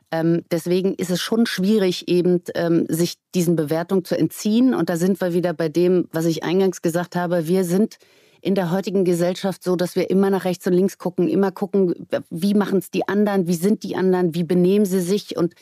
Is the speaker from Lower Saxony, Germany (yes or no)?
no; Berlin, Germany; moved away as an adult; Ich bin gebürtige Berlinerin. Ich bin bis zu meinem, ich glaube, 27. Lebensjahr habe ich in dieser Stadt gelebt.